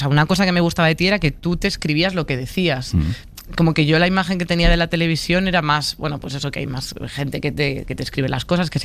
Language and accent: Spanish; Galicia, Spain; soy gallega